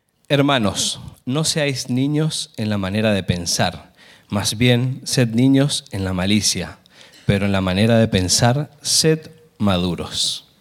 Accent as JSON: {"language": "Spanish", "country": "Argentina", "said": "yo soy argentino y soy producto de una importación de una finlandesa. Me importaron de allá."}